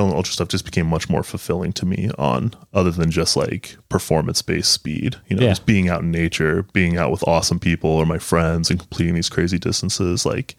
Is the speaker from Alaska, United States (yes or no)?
yes; Alaska, United States; now in Arizona, United States; So, yeah, I was born and raised in Alaska. I've been here about 8 years.